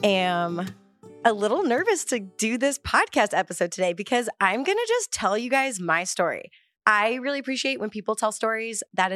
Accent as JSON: {"language": "English", "town": "Carol Stream", "region": "Illinois", "country": "United States", "tie": "born or raised there", "said": "I grew up in Chicago and grew up in the suburbs of Chicago. Don't be fooled by all the amazing things that Chicago is. I grew up in the suburbs in a little place called Carroll Stream, Illinois, shout out."}